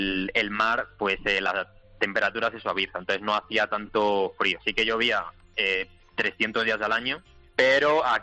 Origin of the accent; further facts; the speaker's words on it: Spain; yo la verdad que sigo siendo bastante español